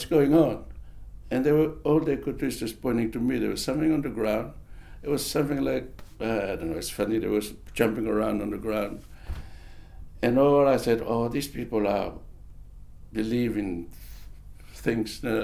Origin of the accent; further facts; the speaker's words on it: Tokelau; moved away; I was brought up in Tokelau by my uncle and my auntie.